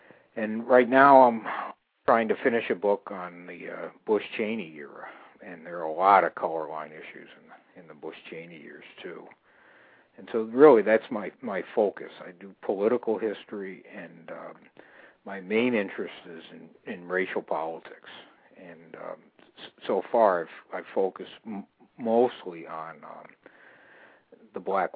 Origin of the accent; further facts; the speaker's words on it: Ireland; Oh, yeah. Yeah, Irish. Although, being Irish, there's a book titled How the Irish Became White